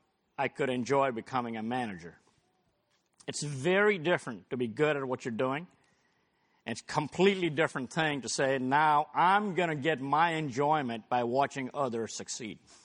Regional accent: India; when I was growing up in India, you either had to be a doctor or an engineer.

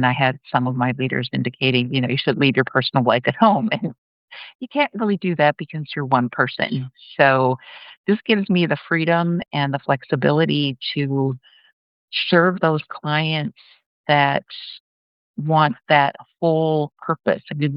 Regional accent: United States; now in Louisiana, United States; I am originally from Minnesota, Wisconsin area. 4 years ago, we moved down to Louisiana to escape the winters, and I love it down here now.

